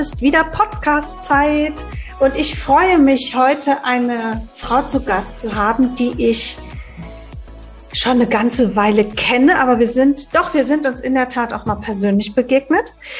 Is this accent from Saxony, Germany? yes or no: no; Cologne, North Rhine-Westphalia, Germany; Du hast eine Station in Köln gehabt, da möchte ich natürlich mehr drüber wissen als Kölnerin.